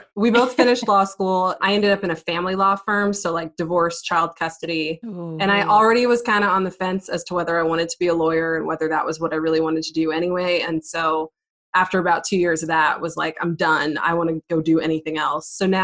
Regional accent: Fort Worth, Texas, United States; We are from, we're technically from Fort Worth. We're out in Denton right now at Grace's office.

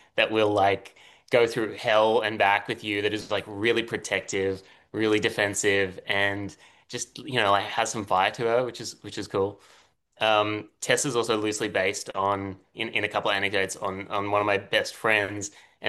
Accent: Brisbane, Queensland, Australia; Alex is from Melbourne, I'm from Brisbane

